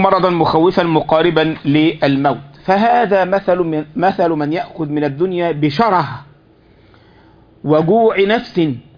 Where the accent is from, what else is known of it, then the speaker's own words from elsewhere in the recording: Egypt; هو عندنا في مصر بعض يقول لك الحلال ها هو الذي حل بيدك